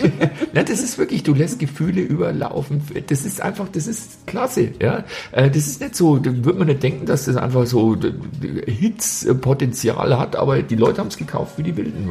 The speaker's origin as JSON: {"language": "German", "region": "Bavaria", "country": "Germany", "tie": "born or raised there", "said": "ich bin jetzt nicht in der DDR groß geworden und bin dann nach der Wende hierher und dann nach Italien, aber auch wir hier in Bayern"}